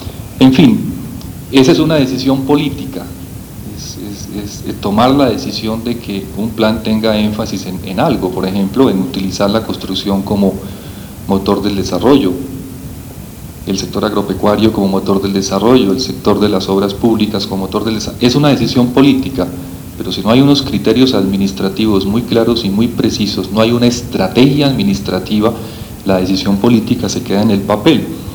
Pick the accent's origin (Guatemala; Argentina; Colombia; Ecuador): Colombia; una circunstancia que a uno como colombiano le preocupa